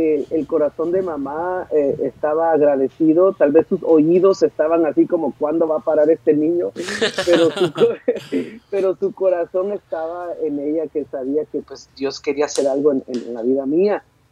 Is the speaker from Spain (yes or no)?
no; Los Angeles, California, United States; born there; Yo nací aquí en Los Ángeles, en el Hospital de Niños, aquí en el downtown, el centro de Los Ángeles. Pero mis padres son guatemaltecos, con raíces guatemaltecas.